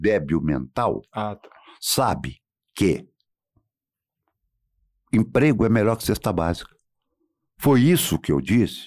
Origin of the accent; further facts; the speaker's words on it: Minas Gerais, Brazil; meus irmãos são mineiros, meus avós são mineiros, tirando um que veio da Síria, dois. Nós somos daqui, somos mineiros, sabemos o valor de Minas Gerais.